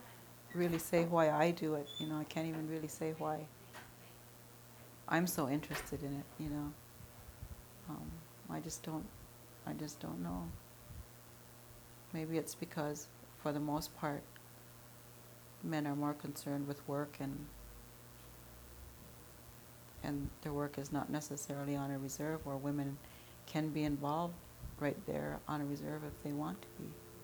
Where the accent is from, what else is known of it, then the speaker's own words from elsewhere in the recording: Oneida, United States; I came from Oneida and the longhouses there